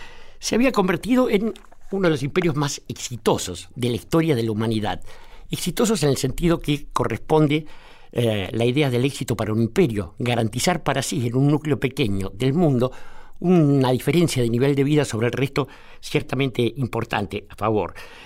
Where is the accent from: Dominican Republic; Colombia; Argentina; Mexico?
Argentina